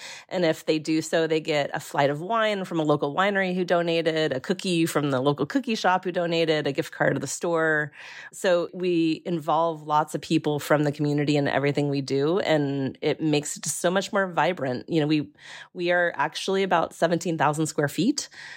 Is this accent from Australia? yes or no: no; Ireland; And then being Irish